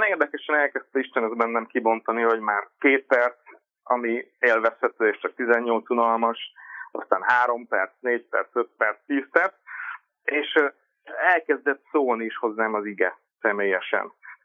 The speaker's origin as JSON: {"language": "Hungarian", "town": "Szekszárd", "region": "Tolna", "country": "Hungary", "said": "Szekszárdon, én szekszárdi vagyok"}